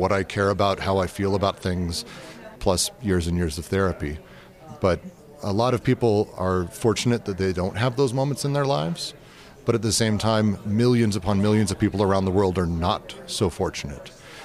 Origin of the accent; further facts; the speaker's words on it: Denver, Colorado, United States; also born or lived in San Francisco / Los Angeles; I grew up in Denver, Colorado. I moved to San Francisco and Los Angeles. That's basically the tapestry of my life.